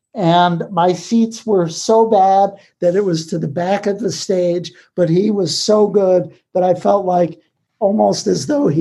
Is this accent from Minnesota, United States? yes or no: no; Michigan, United States; now in Seattle, United States; I'm from Michigan. And when I moved out to Seattle, people would say things like